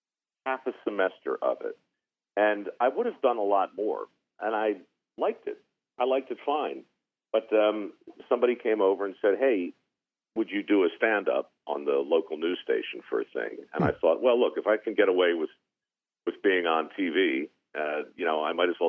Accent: Baltimore, Maryland, United States; For years, like in the 80s, late 70s, growing up in Baltimore, I'd be driving around town, listening to the radio

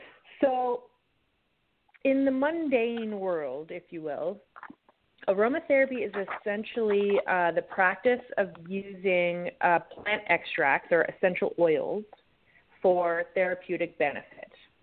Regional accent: Saanich, British Columbia, Canada; So I'm from Saanich.

